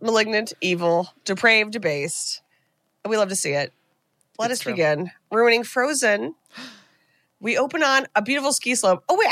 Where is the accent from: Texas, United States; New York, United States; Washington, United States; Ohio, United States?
Ohio, United States; We're from Northeast Ohio, and we would go to this ski.